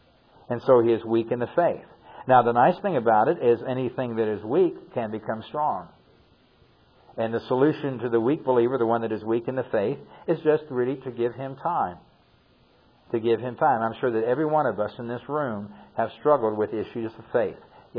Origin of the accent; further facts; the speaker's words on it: Southwest, United States; You know, I grew up in the Southwest, and the Hopi Indian Kachinas to me are really fascinating